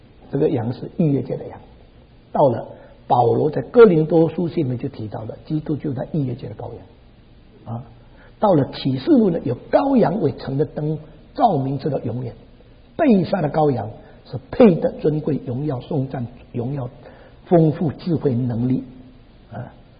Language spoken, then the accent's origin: Chinese; Indonesia; 这里只有我是印尼来的，